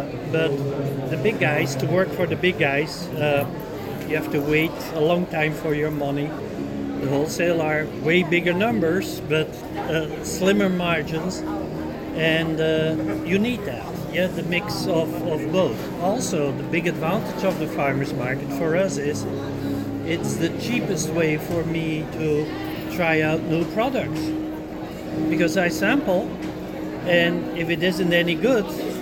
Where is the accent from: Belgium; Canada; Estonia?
Belgium; now in United States; Me and my wife, we're both from Belgium, moved here to the U.S. in 94.